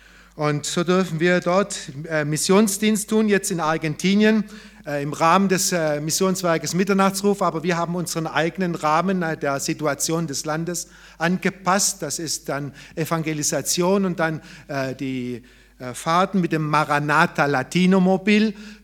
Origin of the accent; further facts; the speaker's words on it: Unterjettingen, Baden-Württemberg, Germany; also born or lived in Herrenberg; ich bin ein Jettinger, ja, ich bin hier in Unterjettingen ja aufgewachsen, in Herrenberg im Krankenhaus geboren, ja. Und die ganze Jugendzeit hier in Jettingen zugebracht bis zum 17. Lebensjahr.